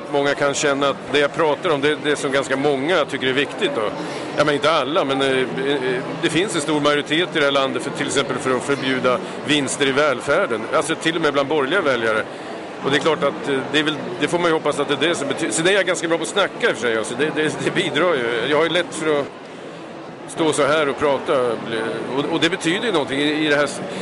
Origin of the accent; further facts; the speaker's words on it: Vingåker, Södermanland, Sweden; Jag uppväxte i en liten ort som heter Vingåker, född 1959. Jag växte upp i en ganska typisk arbetarfamilj